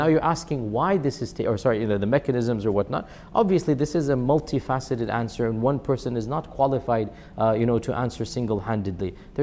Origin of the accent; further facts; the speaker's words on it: United States; I'm an American, I'm my ethnicity, my parents are Pakistani, my grandparents are Indian, I have all of this, alhamdulillah, but I'm also a Muslim.